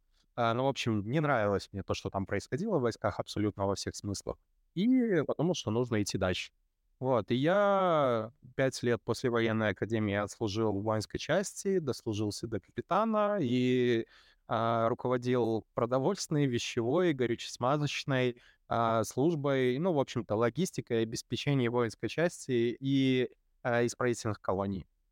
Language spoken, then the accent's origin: Russian; Belarus; мне 35 лет, я 10 лет прослужил в армии, я там из Беларуси